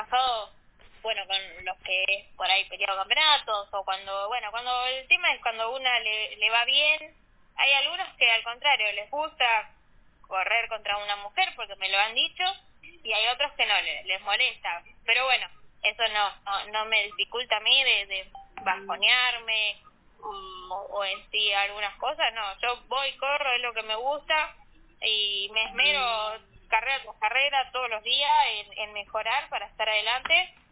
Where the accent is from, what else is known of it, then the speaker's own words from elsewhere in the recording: Mar de Ajó, Buenos Aires Province, Argentina; also born or lived in Merlo; No, yo soy nacida en Pontevedra, en Buenos Aires, en Merlo, pero bueno, nos vivimos a vivir acá a Mar de Ajó, a la costa, cuando bueno, tenía un añito, así que bueno, soy más de acá que de Buenos Aires.